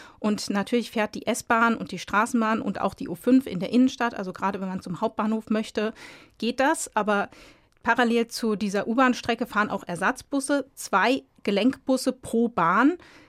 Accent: Frankfurt, Hesse, Germany; wenn man sich so als Frankfurter damit auseinandersetzt

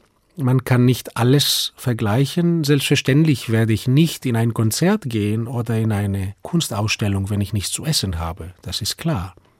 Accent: Munich, Bavaria, Germany; born there; ich bin in München geboren, aber von griechischen Eltern.

